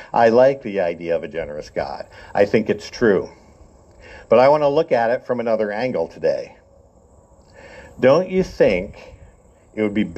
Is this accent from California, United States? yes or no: no; Bucyrus, Ohio, United States; I grew up in Bucyrus. I lived right on the east edge of the city, and the school districts changed just a few streets west of us. I fell into the country school district, so I didn't go to Bucyrus City Schools, but I went to Colonel Crawford.